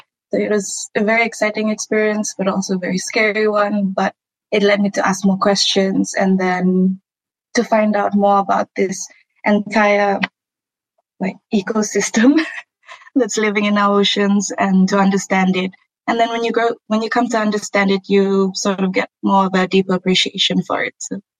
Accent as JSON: {"language": "English", "town": "Mutusa", "region": "Rotuma", "country": "Fiji", "tie": "born or raised there", "also_born_or_lived": "Kiribati", "said": "growing up in Rotuma, it was great because we lived in Mutusa, where my father is from, father's family is from. And then we moved to Kiribati"}